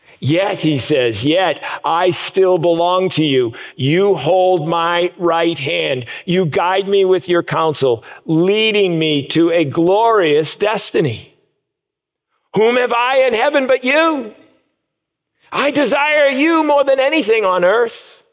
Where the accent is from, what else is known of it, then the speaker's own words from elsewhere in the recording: New England, United States; now in Kansas, United States; But I grew up in New England with its rocky soils.